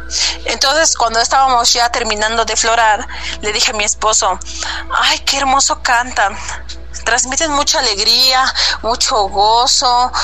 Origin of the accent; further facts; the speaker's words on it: Puebla, Mexico; soy del estado de Puebla.